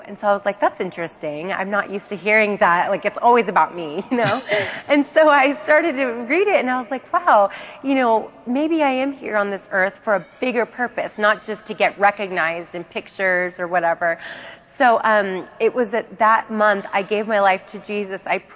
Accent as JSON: {"language": "English", "town": "Salem", "region": "Oregon", "country": "United States", "tie": "born or raised there", "moved": "yes", "lives_now": "California, United States", "said": "So I'm from Salem, Oregon, and I always told my mom, Mom, I want to move to LA."}